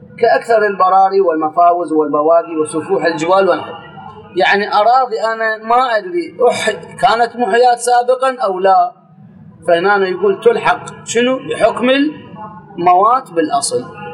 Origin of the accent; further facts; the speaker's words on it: Iraq; احنا عندنا بالعراق صحراء غربية